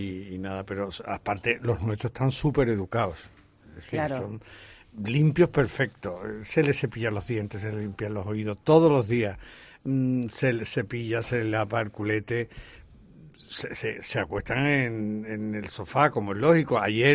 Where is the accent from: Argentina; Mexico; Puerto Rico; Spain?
Spain; como todo español.